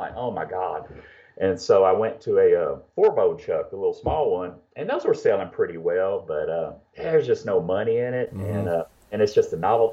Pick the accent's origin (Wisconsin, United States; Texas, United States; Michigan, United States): Texas, United States; Lockhart; I came from Lockhart, where I thought, here, growing up, everybody had secrets and everybody didn't like each other in barbecue.